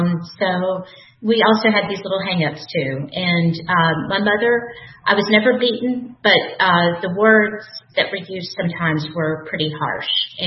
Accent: Louisiana, United States; So I grew up in Louisiana, and my father was an alcoholic who was not allowed to drink in the house

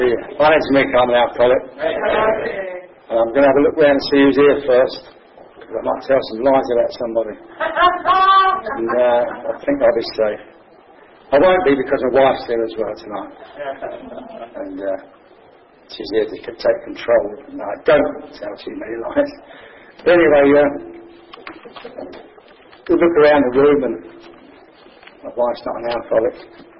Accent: Wales, United Kingdom; I'm actually from Wales.

